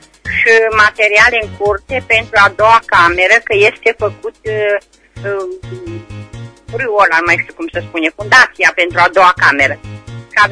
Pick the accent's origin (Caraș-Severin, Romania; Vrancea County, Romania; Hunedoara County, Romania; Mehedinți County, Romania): Caraș-Severin, Romania; Reșița; din Reșița, am o grădină intravilan, 1500 de metri, are o căsuță pe ea